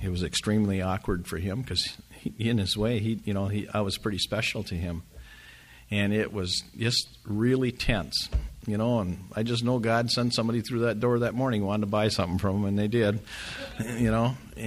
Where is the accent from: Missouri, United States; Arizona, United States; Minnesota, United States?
Minnesota, United States; Two Harbors; So I went back to my hometown, and in Two Harbors, and I went into his garage one Saturday morning